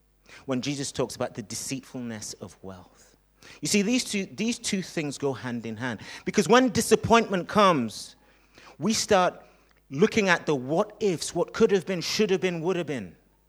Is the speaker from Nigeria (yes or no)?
yes; Nigeria; born there; I'm happy where I was born. Hallelujah. Do you know what I mean? Praise God. I was born in Nigeria, and I'll take that any day.